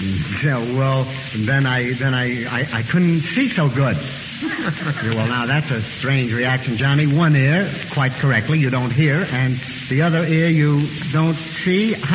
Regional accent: Orange, New Jersey, United States; I'm from Orange, New Jersey.

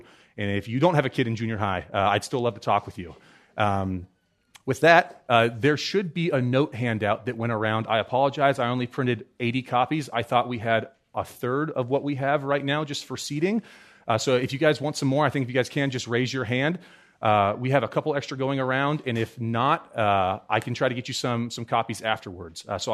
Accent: California, United States; I'm born and raised in Central Coast, California, so I love San Luis Obispo. I think it's the most beautiful place in the entire world, and I'm only slightly biased.

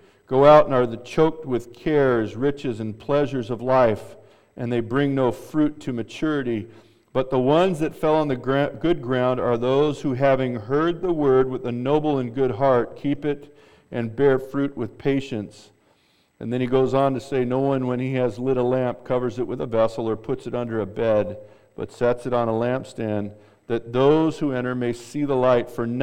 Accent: Glendora, California, United States; And I grew up in Glendora, California, the smoggiest city in the nation when I was growing up

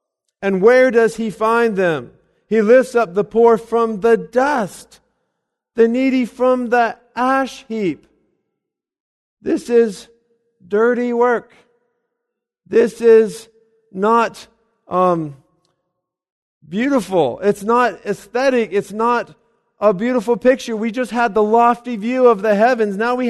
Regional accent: Colorado, United States; However, I'm from Colorado. And as wonderful as this is, I grew up where I could look out the back of our house. We'd be out playing in the backyard, and there's Pikes Peak.

